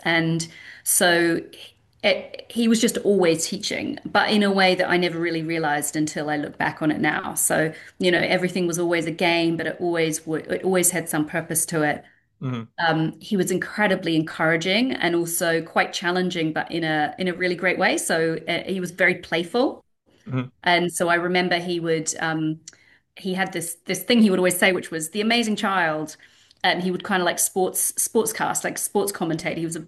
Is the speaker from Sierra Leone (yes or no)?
no; New Zealand; So the important difference is that I grew up in New Zealand